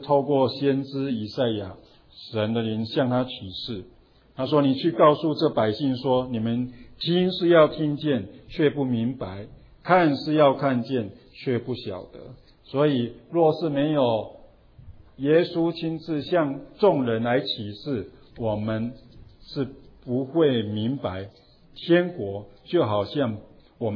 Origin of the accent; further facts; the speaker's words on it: China; 我们中国人大概不会，对不对？